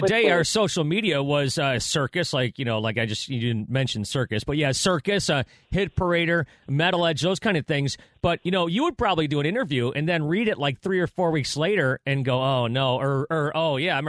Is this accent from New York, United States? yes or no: yes; Buffalo, New York, United States; Even though I grew up in Buffalo, far away from where that you know, documentary took place.